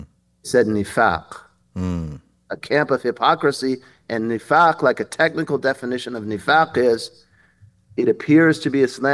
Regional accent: Berkeley, California, United States; I grew up in Berkeley, California

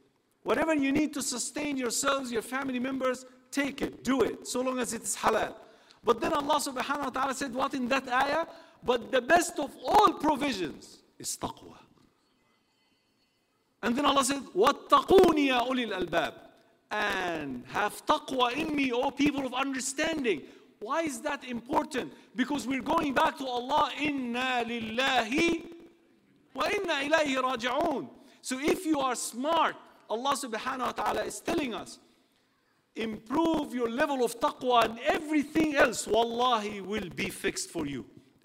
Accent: Australia; now in England, United Kingdom; I am not from England. I am from Australia. So I'm here for a short while, and then I'm going back home.

